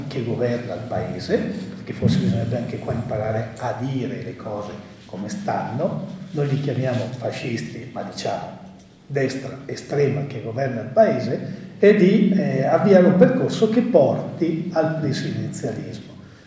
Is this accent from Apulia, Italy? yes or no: no; Lombardy, Italy; Noi veniamo dalla Lombardia